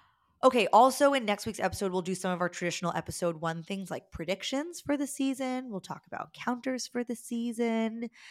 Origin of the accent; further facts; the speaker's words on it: New York, United States; accent: New York; Sorry that my New York accent offended you.